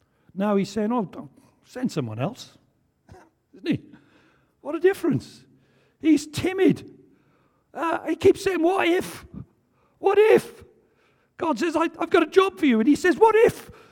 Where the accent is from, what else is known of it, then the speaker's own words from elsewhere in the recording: Wales, United Kingdom; but I am Welsh, so you'll forgive me, won't you?